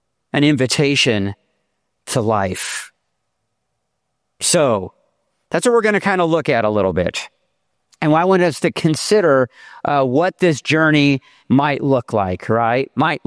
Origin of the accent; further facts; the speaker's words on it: California, United States; So I'm from Southern California, by the way. If you didn't know, I live in Temecula